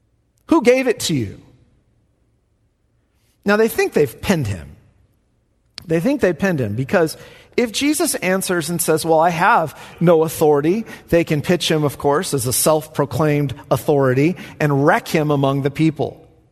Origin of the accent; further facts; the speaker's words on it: Lemoore, California, United States; I mean, I'm from Lemoore. Come on. Do you know where that is?